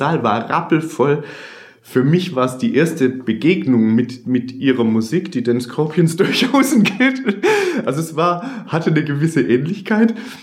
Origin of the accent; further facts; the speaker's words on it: Hanover, Lower Saxony, Germany; als stolzer Hannoveraner, es war ein VW-Variant.